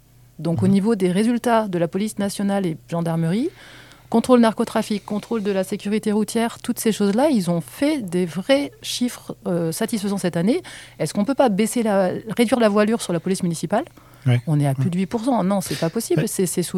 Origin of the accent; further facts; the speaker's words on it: Grenoble, Auvergne-Rhône-Alpes, France; je suis grenobloise et j'ai vécu dans cette ville qui était pilote sur les transports en commun.